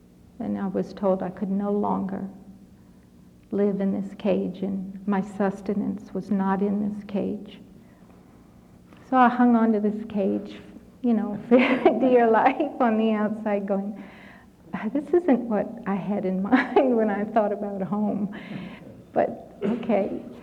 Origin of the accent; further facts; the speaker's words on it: the South, United States; I grew up in the South with soul music, and he sang soul music.